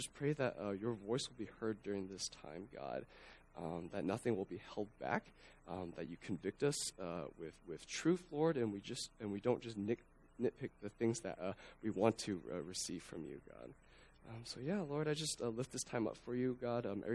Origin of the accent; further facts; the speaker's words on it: Idaho, United States; born there; I was born in Idaho, so when they were living in Idaho, they lived on the border of Washington near Pullman